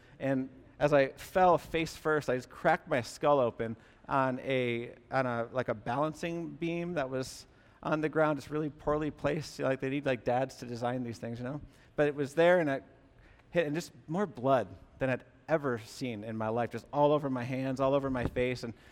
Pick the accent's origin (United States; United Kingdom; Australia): United States; Massachusetts; I grew up in the Berkshire foothills of Western Massachusetts, and the property that I grew up on has been in my family for many generations